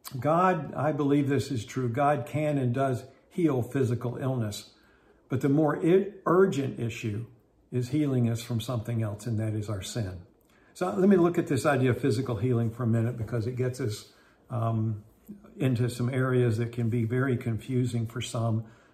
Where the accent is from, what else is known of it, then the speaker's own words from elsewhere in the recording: West Virginia, United States; When I was growing up in West Virginia, there was a time in my life where I developed very serious allergies.